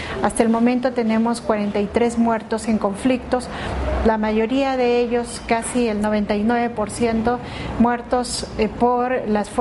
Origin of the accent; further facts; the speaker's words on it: Peru; soy de Perú